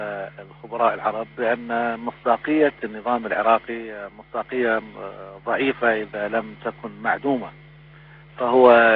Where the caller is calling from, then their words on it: Beirut, Beirut Governorate, Lebanon; وأنا بكلمك من بيروت